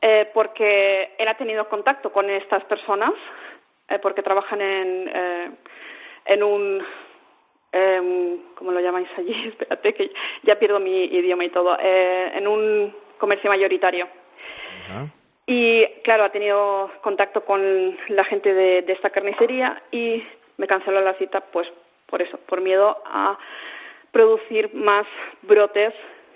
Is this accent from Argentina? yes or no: no; Balearic Islands, Spain; now in Bielefeld, Germany; Yo vengo de Mallorca.